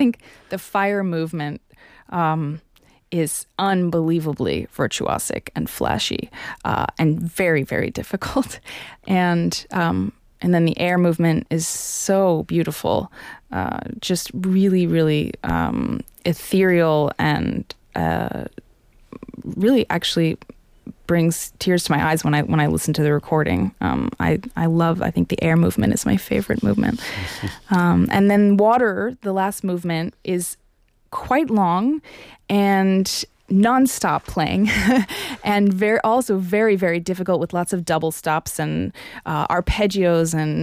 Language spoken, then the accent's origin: English; New York, United States; now in Dallas, United States; Yep, that's my hometown.